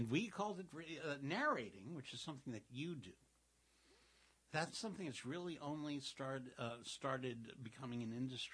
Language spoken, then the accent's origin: English; New York City, New York, United States; now in Brooklyn, United States; Because I grew up in Queens and now I'm in Brooklyn. So I tell people, well, I was born in Queens, but now I'm in Brooklyn. but I don't really have either. And I'm first generation American.